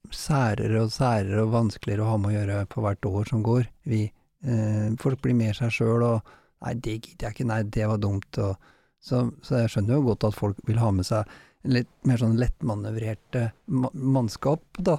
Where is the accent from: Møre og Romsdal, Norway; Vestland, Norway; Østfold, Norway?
Østfold, Norway; Halden; now in Oslo, Norway; da jeg kom fra Halden, og så flyttet jeg til Oslo, begynte å jobbe mer